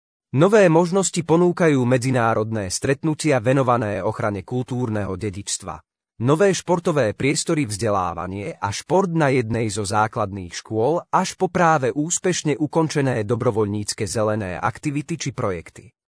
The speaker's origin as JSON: {"language": "Slovak", "town": "Bardejov", "region": "Prešov Region", "country": "Slovakia", "lives_now": "Levoča, Slovakia", "said": "Keďže pochádzam z historického mesta Bardejov, Levoča ma okamžite oslovila svojou architektúrou"}